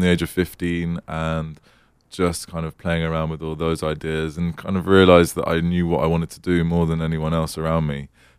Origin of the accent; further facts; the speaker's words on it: Kilburn, London, United Kingdom; Northwest London.